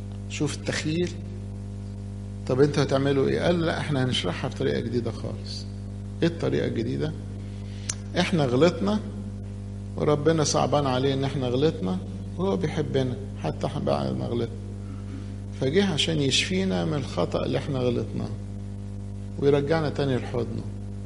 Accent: Egypt; الجيل اللي فات عندنا في مصر كان في ناس حبوا يدرسوا لاهوت على اعلى مستوى

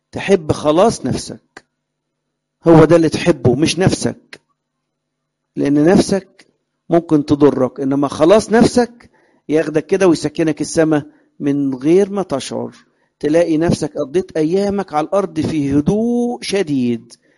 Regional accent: Alexandria, Alexandria Governorate, Egypt; عشان انا اصلا من اسكندرية

